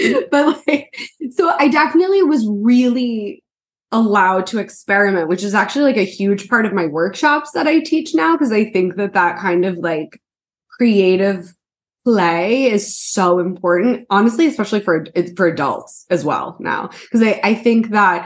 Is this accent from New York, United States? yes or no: yes; New York, United States; everyone's like, oh, where are you from? You're like, oh, I'm from New York. It's not the city, you know what I mean?